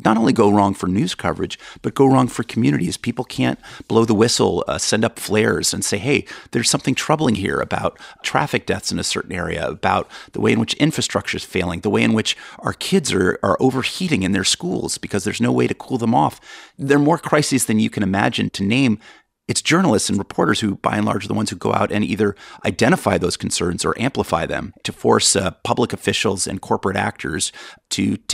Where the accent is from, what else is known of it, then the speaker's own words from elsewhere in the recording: California, United States; I'm from Orange County. That hurts.